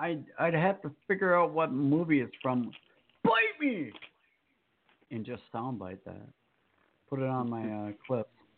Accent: Minnesota, United States; For those that don't realize we're from Minnesota, you know, if you can't figure out that it's Central Time

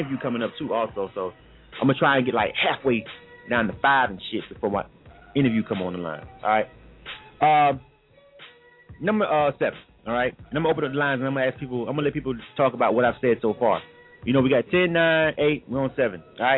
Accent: the South, United States; I'm from the South, and I don't listen to a lot of what I don't listen to a lot, a majority, especially now.

